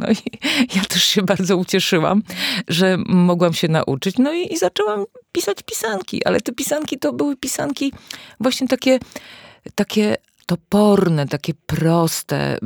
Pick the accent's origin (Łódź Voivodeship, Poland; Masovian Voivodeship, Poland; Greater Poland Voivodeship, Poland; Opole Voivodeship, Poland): Opole Voivodeship, Poland; Jasienica Dolna; a pochodzę z Podnysy, z Jasienicy Dolnej